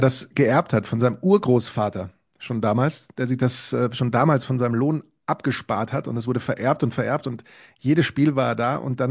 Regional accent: Spain; als Spanier

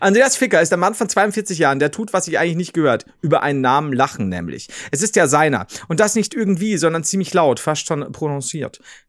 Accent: Saxony, Germany; Bei uns im Erzgebirge, wo ich aufgewachsen bin, in meinem Dorf gibt es ewig viele

